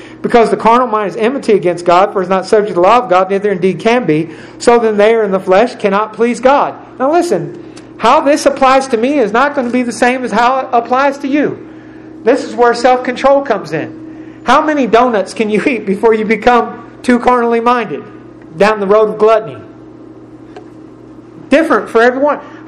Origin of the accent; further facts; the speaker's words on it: Steubenville, Ohio, United States; When I was a young man in the city I grew up in Steubenville, Ohio, we had a club called the Fountains.